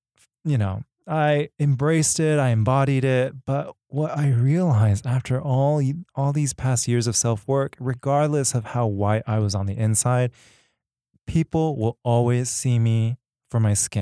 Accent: United States; For the longest time, you know, I grew up in America trying to be as American, quote unquote, as I could be.

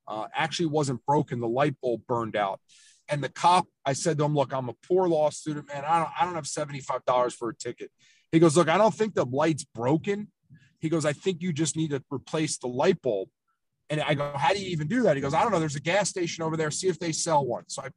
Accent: Miami Beach, Florida, United States; And I grew up here in South Florida.

